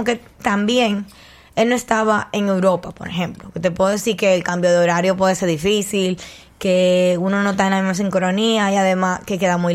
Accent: United States; Él mangó su visa, yo soy americana, él no es nada.

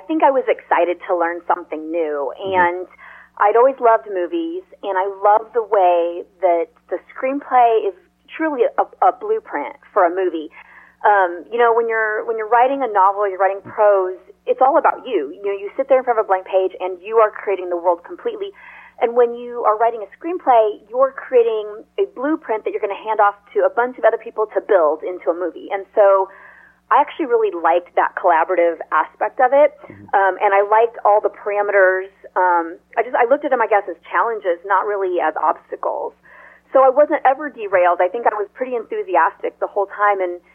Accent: Nebraska, United States; I'm from Nebraska originally, and back when I was growing up there, you know, there was no film school in Nebraska. There were no film classes. There was no industry there, and so I was going to be a prosecutor.

